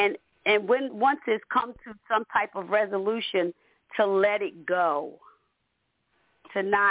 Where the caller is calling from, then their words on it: Pennsylvania, United States; I'm calling from Pennsylvania.